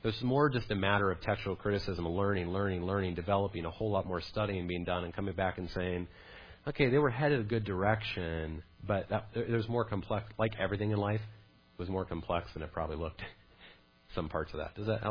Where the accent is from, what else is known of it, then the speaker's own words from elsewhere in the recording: Idaho, United States; This is at a place in my hometown, a wonderfully known, named North Tourist Park. We're very clever up there in Idaho. I drove by this hundreds, thousands of times when I was a kid.